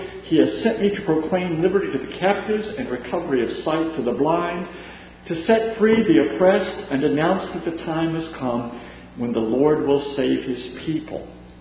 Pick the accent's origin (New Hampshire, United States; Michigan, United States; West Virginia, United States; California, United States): West Virginia, United States; Williamson; I've got to preach in my hometown, in Williamson, West Virginia. And it is a thrill.